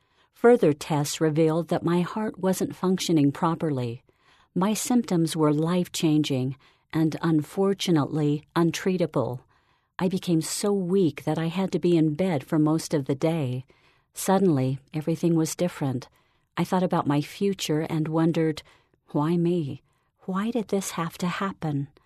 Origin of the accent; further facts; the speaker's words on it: Kirtland, Ohio, United States; I grew up near Kirtland, Ohio, and have always had a strong testimony of the events that occurred at this early church site.